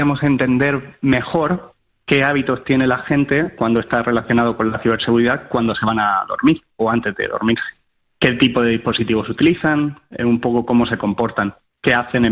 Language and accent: Spanish; Spain; Bueno, yo soy español y ciertamente no